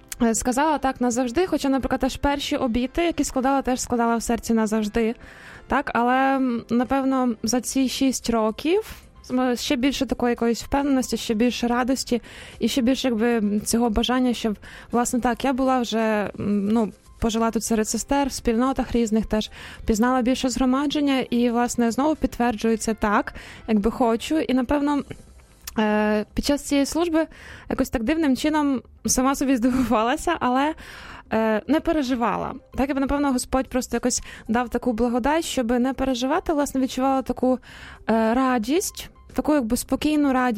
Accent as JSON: {"language": "Ukrainian", "region": "Kyiv", "country": "Ukraine", "tie": "born or raised there", "said": "бо я, власне, з Києва родом, так, якби, теж ходила як молодь до парафії Святого Олександра"}